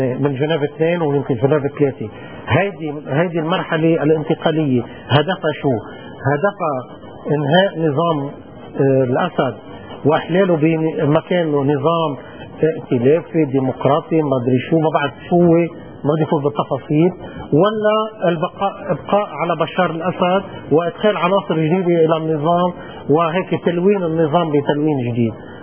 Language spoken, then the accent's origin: Arabic; Lebanon; وسوف يذهب سوف نذهب جميعا يعني كلبنانيين سوف نكون على موعد 16 شهر مع بدء أعمال هذه المحكمة